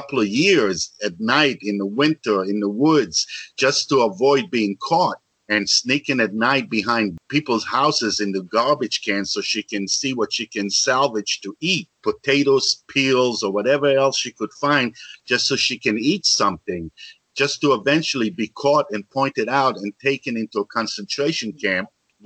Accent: Israel; And then growing up in Israel, you know, with the conflict over there, I was 10 years old during the Six-Day War. And I remember clearly what it was like living in Israel at the time.

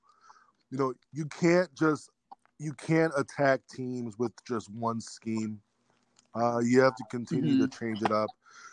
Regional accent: Sterling, Virginia, United States; So I'm from Sterling, Virginia. If you've heard the term DMV, D.C., Maryland, Virginia, that's it.

